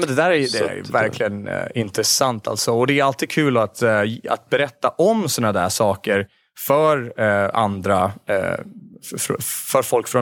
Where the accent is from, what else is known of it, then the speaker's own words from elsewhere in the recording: Sweden; inte bara från folk hemma i Sverige när jag pratar med dem